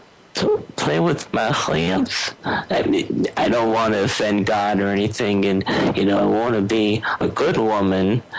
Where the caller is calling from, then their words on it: Chicago, Illinois, United States; I'm calling from Chicago, Illinois.